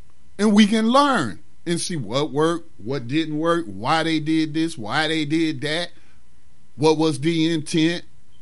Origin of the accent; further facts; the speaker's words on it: North Carolina, United States; I came across some more history of Afro-Carolinians in my home state of North Carolina.